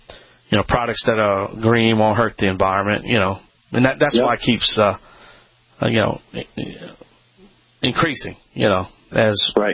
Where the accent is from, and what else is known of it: Louisiana, United States